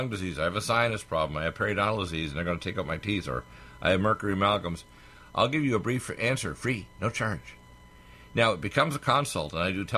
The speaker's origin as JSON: {"language": "English", "town": "Detroit", "region": "Michigan", "country": "United States", "tie": "born there", "said": "I was born in Detroit, but I practiced at the time in Calgary. And because my father was Canadian, my mother is from North Dakota."}